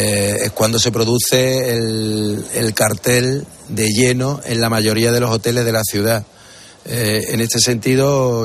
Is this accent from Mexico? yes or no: no; Seville, Andalusia, Spain; como un vecino más, como un sevillano más